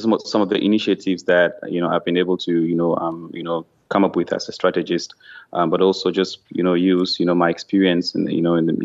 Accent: Cameroon; moved away as an adult; also born or lived in South Africa; But I went to school in Cameroon, Central Africa. That is, did a first degree in law, and then moved to South Africa to study a master's degree

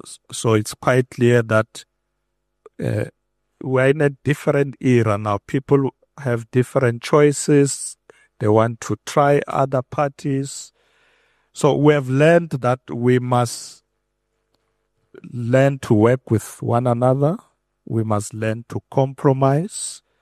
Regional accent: Alexandra, Gauteng, South Africa; Well, I grew up in Alex, and in 1982, I was at Alexander High School, where we started the Congress of South African Students.

